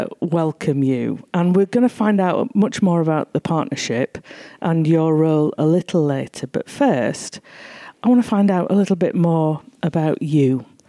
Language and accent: English; Barnsley, Yorkshire and the Humber, United Kingdom; now in Bradford, United Kingdom; I'm from Barnsley originally. But I have really thrown myself into being an honorary Bradfordian now, living and working in Bradford.